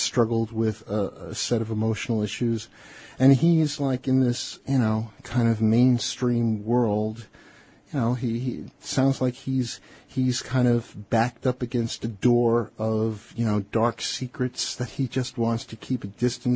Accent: Elmont, New York, United States; Oh, okay. I grew up in Elmont.

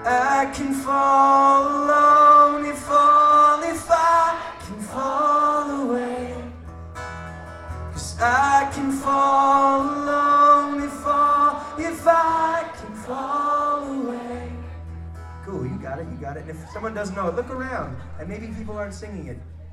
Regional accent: Boston, Massachusetts, United States; now in San Francisco, United States; I grew up in Boston. I live in San Francisco.

